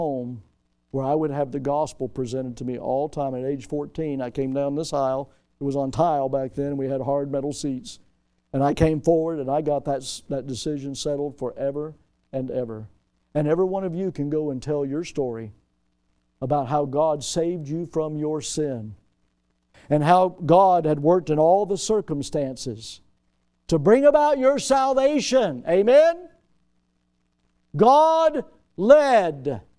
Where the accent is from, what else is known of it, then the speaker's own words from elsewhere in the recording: Milton, Florida, United States; born there; I'm thankful I was born in Milton, Florida